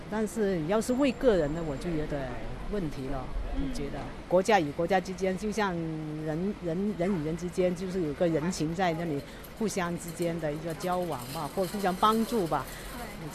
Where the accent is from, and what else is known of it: China